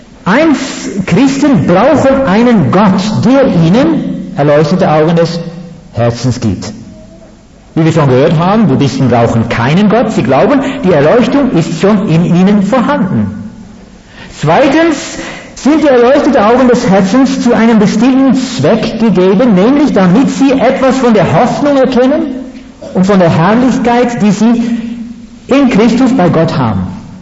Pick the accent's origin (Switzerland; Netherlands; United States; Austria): Netherlands; German is a second language